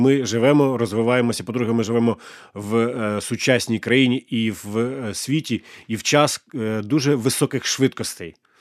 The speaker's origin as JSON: {"language": "Ukrainian", "region": "Cherkasy Oblast", "country": "Ukraine", "tie": "born or raised there", "said": "Коли і на моїй рідній Черкащині те саме, що і в місті Києві, в столиці України"}